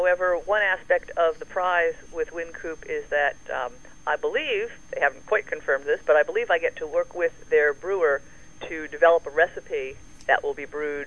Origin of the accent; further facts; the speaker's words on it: Northeast, United States; now in Norfolk, United States; Well, you know, I'm from the East Coast and the Northeast. I live now in Norfolk, Virginia